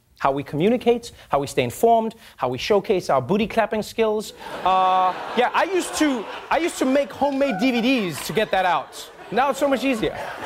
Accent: South Africa; All of a sudden, I'm just a South African baby slammer. That's who I am.

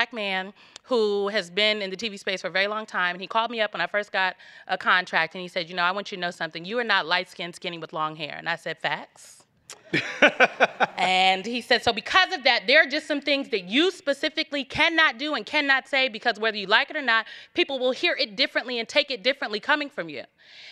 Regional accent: Nebraska, United States; They don't even get the concept that I'm from Nebraska.

